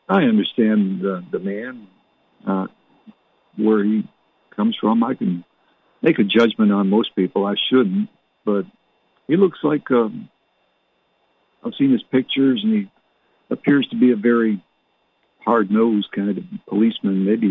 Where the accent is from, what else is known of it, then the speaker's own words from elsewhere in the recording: Canada; born there; And I was born in Canada.